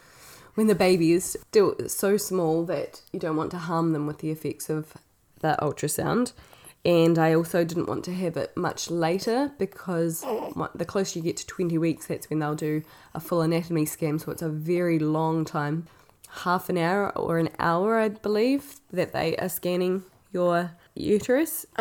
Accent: New Zealand; I come from New Zealand where midwives are free, and at the time I was living in Portugal

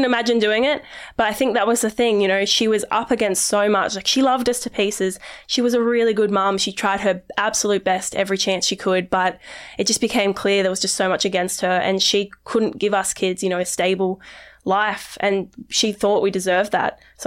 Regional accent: Coffs Harbour, New South Wales, Australia; I was born in Coffs Harbour. I lived there till I was six with my mum and dad and my two brothers.

